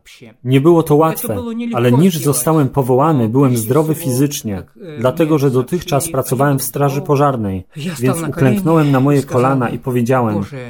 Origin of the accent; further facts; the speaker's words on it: Western Ukraine, Ukraine; Urodziłem się i wyrosłem na Ukrainie i tam do teraz żyję.